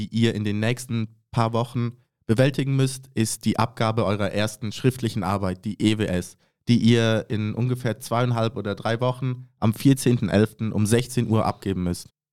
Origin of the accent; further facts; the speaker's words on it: Germany; ich studiere auch im dritten Semester BWL. Ich bin 20 Jahre alt, komme ursprünglich aus Deutschland, aber lebe praktisch mein ganzes Leben schon in Zug.